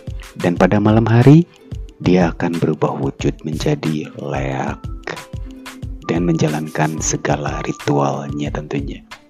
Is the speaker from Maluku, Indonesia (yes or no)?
no; Bandung, West Java, Indonesia; Tapi kalau buat orang yang di luar Bali, kayak saya nih, saya dari Bandung